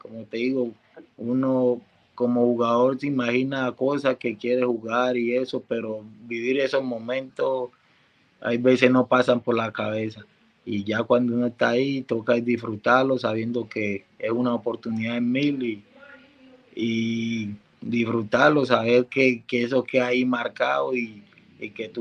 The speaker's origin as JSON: {"language": "Spanish", "town": "Barranquilla", "region": "Atlántico", "country": "Colombia", "lives_now": "Los Angeles, United States", "said": "es una tradición de acá de Colombia, de Barranquilla"}